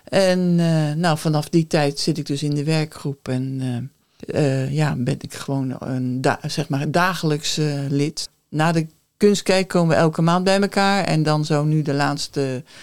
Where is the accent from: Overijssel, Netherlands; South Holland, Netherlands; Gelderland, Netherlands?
South Holland, Netherlands; Rotterdam; Nou, ik kom uit Rotterdam en in 2016 zijn we hier komen wonen.